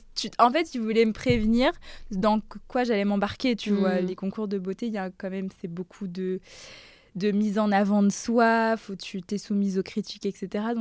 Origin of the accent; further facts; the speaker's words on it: Guadeloupe; moved away as an adult; now in France; je viens de la Guadeloupe, donc c'est la première fois que j'ai ressenti vraiment un choc un peu culturel.